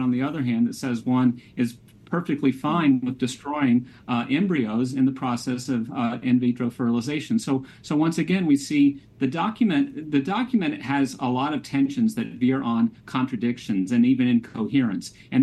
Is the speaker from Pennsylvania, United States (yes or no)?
no; Ohio, United States; including, unfortunately, my home state of Ohio, pass a legislation or a constitutional amendments that are very aggressively pro-abortion.